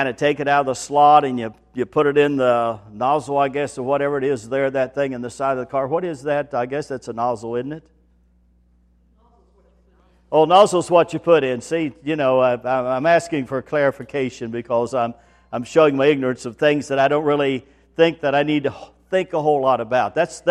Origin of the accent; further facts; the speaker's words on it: West Virginia, United States; now in Ohio, United States; So when I came to Ohio from West Virginia, I went down Route 159